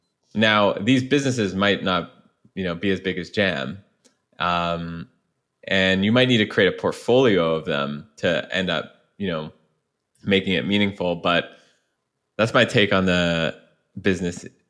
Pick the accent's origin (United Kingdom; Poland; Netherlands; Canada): Canada; now in San Francisco, United States; I'm Canadian. When I first came out to San Francisco, I didn't know anyone